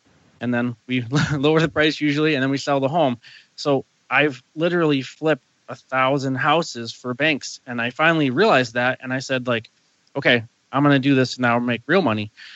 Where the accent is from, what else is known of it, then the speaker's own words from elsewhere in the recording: Ohio, United States; moved away as an adult; now in Taos, United States; I come from a long line of entrepreneurs, and I grew up in Northeast Ohio, and I left Ohio.